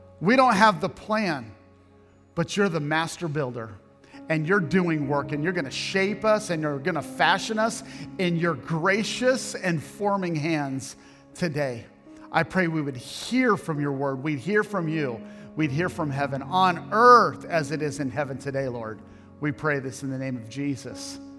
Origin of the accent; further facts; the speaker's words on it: Kansas, United States; We're from Kansas. We just got off. We rode our horse.